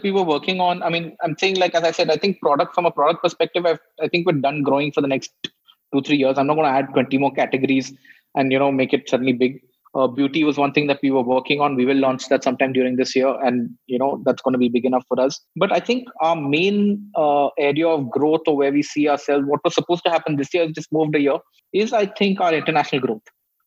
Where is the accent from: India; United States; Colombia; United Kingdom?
India; We love the fact that we're Indian. We're proud to be that.